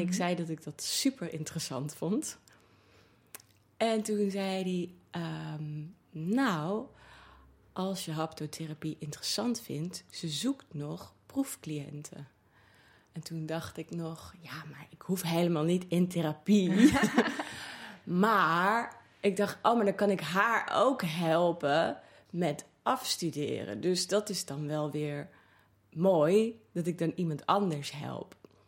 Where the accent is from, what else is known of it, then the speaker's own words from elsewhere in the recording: Haarlem, North Holland, Netherlands; Ik kom uit Haarlem.